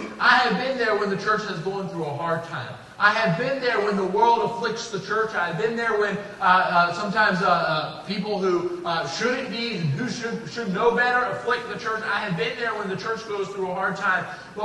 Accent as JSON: {"language": "English", "region": "California", "country": "United States", "said": "Do not hold that against me, but I'm from California."}